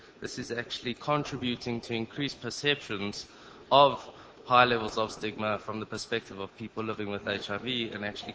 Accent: South Africa; I'm from South Africa.

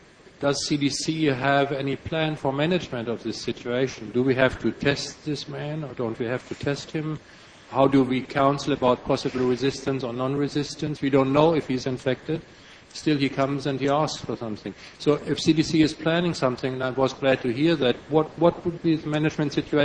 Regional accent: Munich, Bavaria, Germany; English is a second language; from Munich, Germany.

